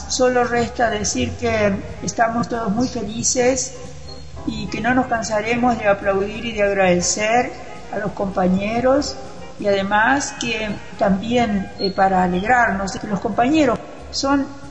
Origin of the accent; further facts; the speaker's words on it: Argentina; de la Argentina.